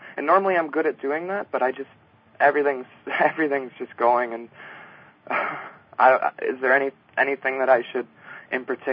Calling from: Ontario, Canada; I'm calling from Ontario.

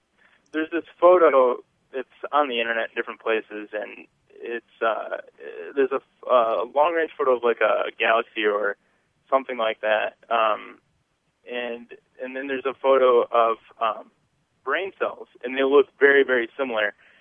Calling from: Iowa, United States; I'm calling from Iowa, actually.

